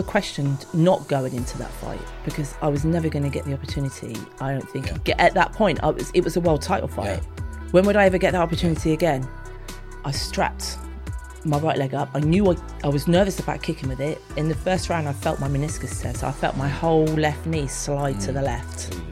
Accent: Bournemouth, South West England, United Kingdom; So I grew up in Wallerstown. That was the first 11 years of my life, council estate, and the Camford Avenue estate. And then the council moved us to East Howe, which is just an awful place to live in Bournemouth for me.

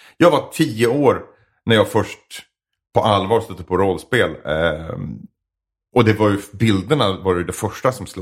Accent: Edsbyn, Gävleborg County, Sweden; Jag är från Edsbyn i Hälsingland.

